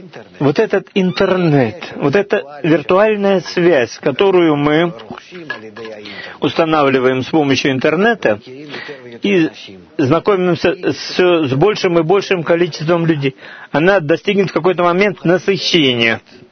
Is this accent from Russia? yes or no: no; Karkur, Haifa District, Israel; я из Каркур.